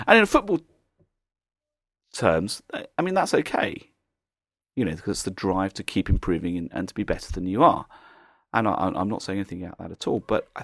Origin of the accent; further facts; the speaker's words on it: South West England, United Kingdom; I'm from the West Country, from Cornwall and Plymouth